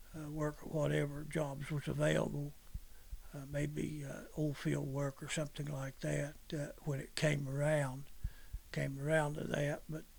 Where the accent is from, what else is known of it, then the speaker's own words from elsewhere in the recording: Sutton, West Virginia, United States; That's in Braxton County. And I've lived my whole life, with the exception of the time I was away from here in college, from 64 to 69